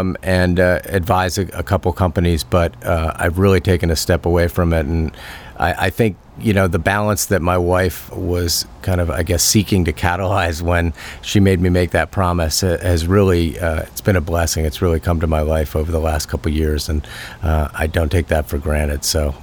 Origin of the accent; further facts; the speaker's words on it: Paris, Île-de-France, France; I learned the love of wine from my father when we grew up in France. He was the headmaster of the American School of Paris.